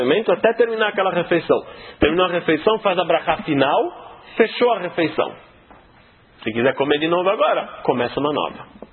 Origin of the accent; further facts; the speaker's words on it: Brazil; Mas eu como arroz, como um bom brasileiro, como arroz com feijão.